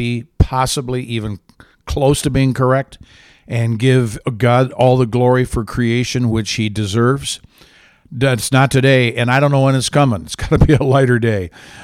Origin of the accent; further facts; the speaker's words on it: Michigan, United States; I grew up in Michigan. I grew up in the Lower Peninsula, which is generally Detroit Lion territory.